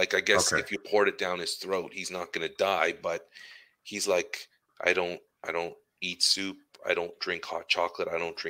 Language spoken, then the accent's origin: English; Ottawa, Ontario, Canada; so I grew up in Ottawa on the south side, and Leitrim Arena was my home arena.